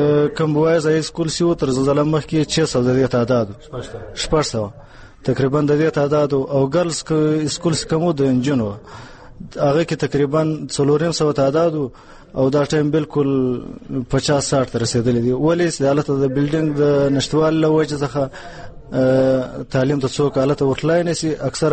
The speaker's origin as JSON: {"language": "Pashto", "town": "Ziarat", "region": "Balochistan", "country": "Pakistan", "said": "د زیارت کلی امدانو سره تعلق لرم. دا تقریبا د کوټ څخه 80 کیلومتر دی."}